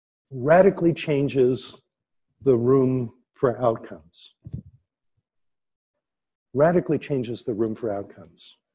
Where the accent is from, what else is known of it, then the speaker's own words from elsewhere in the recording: New England, United States; I grew up in New England. Went to school at the University of Maine.